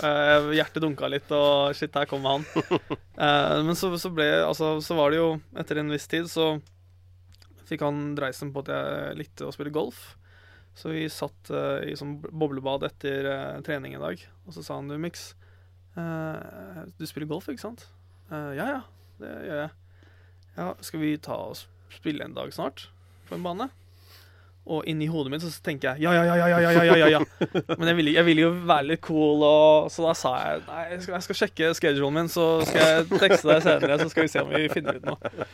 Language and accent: Norwegian; Arizona, United States; now in Norway; Men jeg jo hjemme i USA, jeg jo Arizona.